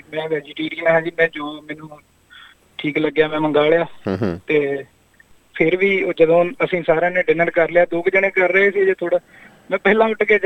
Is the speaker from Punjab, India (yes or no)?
yes; Atliwal, Punjab, India; moved away; district ਮੇਰਾ ਅੰਮ੍ਰਿਤਸਰ ਹੈ ਜੀ, ਪੰਜਾਬ ਤੋਂ ਅੰਮ੍ਰਿਤਸਰ ਡਿਸਟ੍ਰਿਕਟ, ਅਤੇ ਰਾਇਆ ਸਾਂਸੀ ਗੁਰੂ ਰਾਮਦਾਸ ਏਅਰਪੋਰਟ ਦੇ ਲਾਗੇ ਸਾਡਾ ਪਿੰਡ ਹੈ ਜੀ ਅਤਲੀਵਾਲ